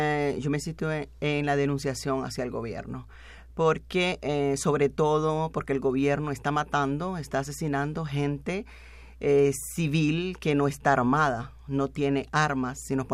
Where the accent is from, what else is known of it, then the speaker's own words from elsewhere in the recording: Nicaragua; now in Montreal, Canada; no somos muchos nicaragüenses en Montreal. La comunidad es pequeña.